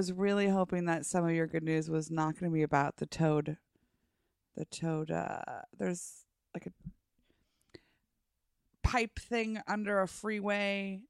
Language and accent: English; Davis, California, United States; I won't be so embarrassed to say that's where I'm from.